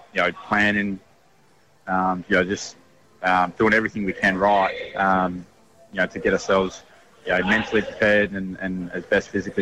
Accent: Perth, Western Australia, Australia; But, growing up in Perth and mad West Coast supporter growing up

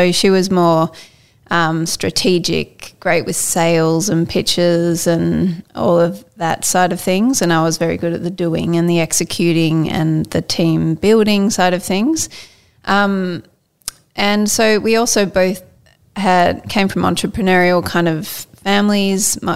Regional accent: Melbourne, Victoria, Australia; now in Sydney, Australia; both living in Sydney, and I'm from Melbourne

